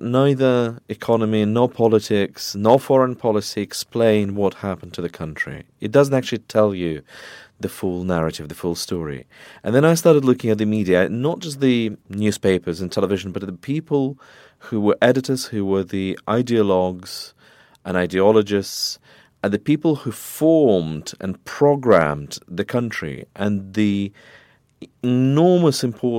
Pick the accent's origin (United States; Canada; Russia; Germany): Russia; Moscow; moved away as an adult; also born or lived in London; I was born in Moscow, I grew up there, I got my first degree there